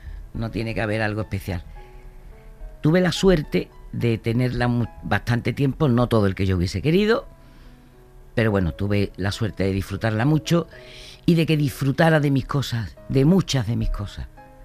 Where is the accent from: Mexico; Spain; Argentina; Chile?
Spain; Andalusia; Embajadora de mi tierra, lo soy, lo seré, con o sin medalla. Es evidente.